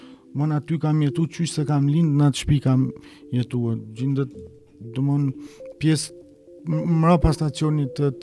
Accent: Suva Reka, Prizren District, Kosovo; prej Suarekës, familjar i të zhdukurve në masakrën e Suarekës. Jam 39 vjeçar

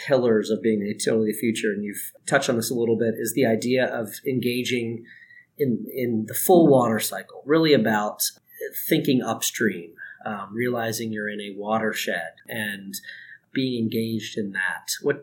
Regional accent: Maryland, United States; I'm from Maryland, so I'm very proud.

